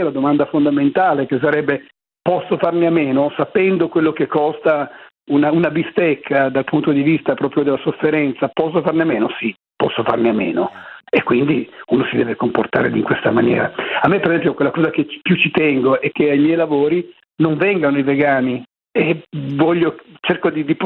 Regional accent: Milan, Lombardy, Italy; Io sono di Milano, per cui guarda.

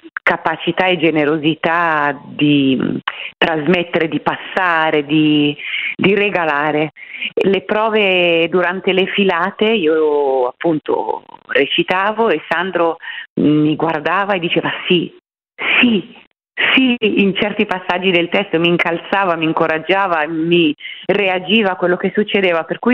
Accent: Milan, Lombardy, Italy; c'è il fatto che io sono milanese.

